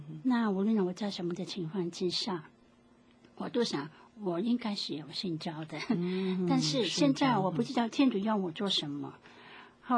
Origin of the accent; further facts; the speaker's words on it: Guangdong, China; accent: Cantonese-accented Mandarin; 对，我真是广东国语。